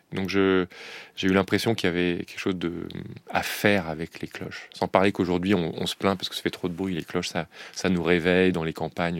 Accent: France; Donc, nous, on est français.

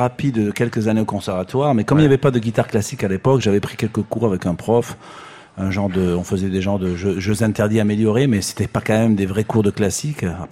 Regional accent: Nouvelle-Aquitaine, France; moi, c'est Pays Basque, voilà. Ah, bon, mais, voilà. Mais enfin, on est du Sud, ouais.

